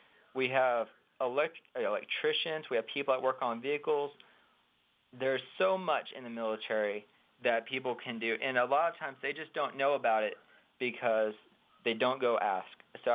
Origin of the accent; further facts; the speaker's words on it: Texas, United States; now in Montgomery, United States; I grew up in Texas, stationed here in Alabama.